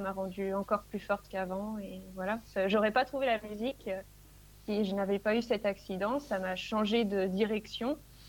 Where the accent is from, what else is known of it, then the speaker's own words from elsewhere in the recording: Le Havre, Normandy, France; je suis du Havre